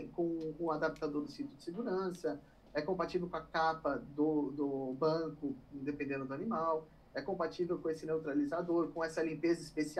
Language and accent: Portuguese; São Paulo, Brazil; sou aqui de São Paulo